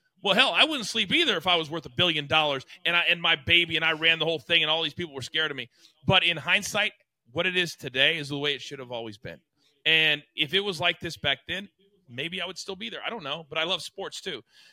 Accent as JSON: {"language": "English", "region": "Kansas", "country": "United States", "tie": "born or raised there", "said": "I don't go back to my hometown, Gabby, in little town Kansas, because everybody that I went to high school with is still there."}